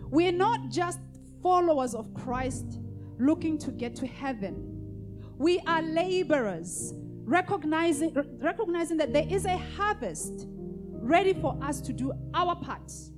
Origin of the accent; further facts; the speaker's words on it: Botswana; I went back to my home country, because this was in South Africa. I went back to Botswana